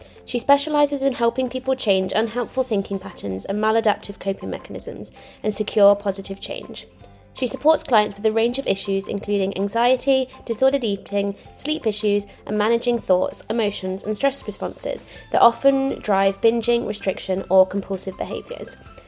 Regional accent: Cambridge, East of England, United Kingdom; I'm actually really enjoying the fact that we are both from Cambridge today.

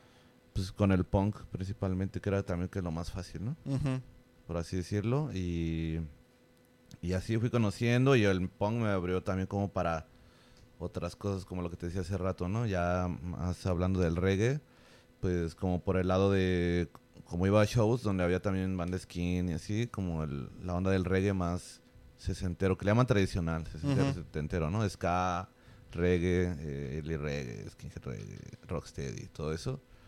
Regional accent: State of Mexico, Mexico; now in Cancún, Mexico; Sí, soy del Estado de México y bueno, más bien nací en la Ciudad de México. Y la mayor parte de mi vida la viví en el Estado de México, en Tlane.

